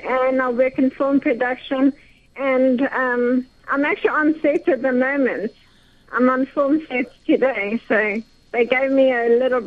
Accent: Margate, KwaZulu-Natal, South Africa; I was sent back to my hometown, Margate, in South Africa. It's a coastal town.

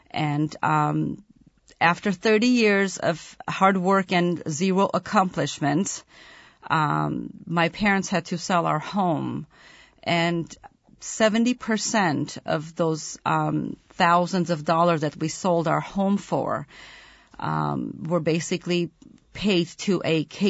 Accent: Armenia; now in United States; Actually, we came from Armenia, and Armenia used to be part of the old Soviet Union, one of the 15 republics of the old Soviet Union. And it took us many years, my parents, many years and a lot of patience to immigrate to United States of America legally.

